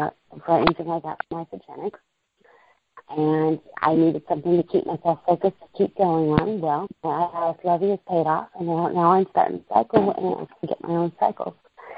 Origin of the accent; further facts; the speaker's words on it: Alaska, United States; Now, everybody knows I'm from Alaska, and I get up really, really early and listen to these calls.